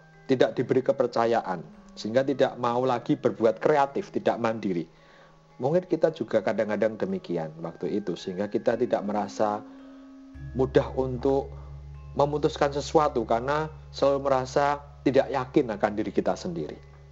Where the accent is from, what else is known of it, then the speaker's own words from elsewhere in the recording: Java, Indonesia; Sebagai orang Jawa atau orang Indonesia, mungkin orang tua kita dulu sangat jarang untuk memuji kita di depan umum